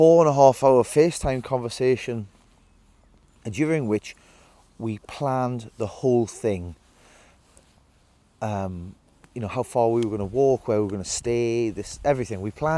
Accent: Hexham, North East England, United Kingdom; I'm originally from Hexham in Northumberland, so only not many miles away from Hadrian's Wall.

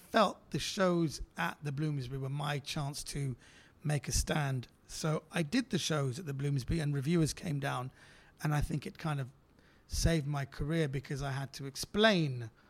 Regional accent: United Kingdom; I was born and raised in the UK. I have Iranian heritage.

